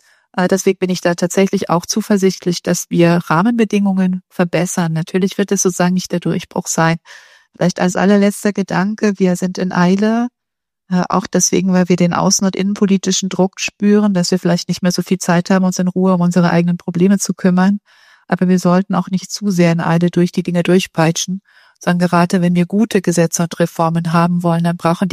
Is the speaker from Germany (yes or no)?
yes; Germany; dass wir als Deutsche immer die Neigung haben